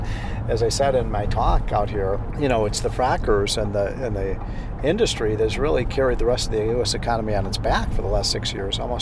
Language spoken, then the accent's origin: English; Illinois, United States; Now, I come from a high tax state. I come from Illinois, but I also worked in New York.